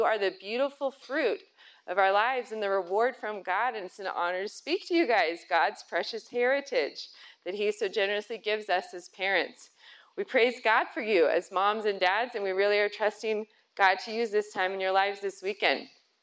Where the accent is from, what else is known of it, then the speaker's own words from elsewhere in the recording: Sterling, Colorado, United States; I grew up in Sterling, Colorado. Anybody else from Sterling, Colorado?